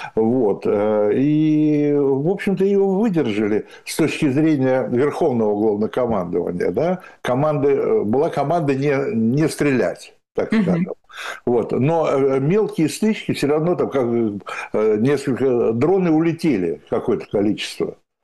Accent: Moscow, Russia; я как бывший москвич могу сказать

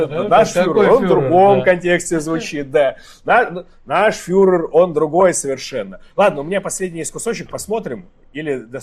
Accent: Siberia, Russia; а я сибиряк. Я сибиряк.

